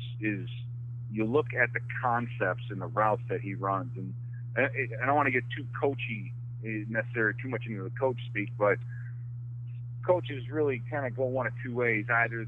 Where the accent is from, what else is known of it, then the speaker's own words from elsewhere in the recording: Chicago, Illinois, United States; I mean, growing up in Chicago, you're used to defense, you're used to black and blue and all that other stuff.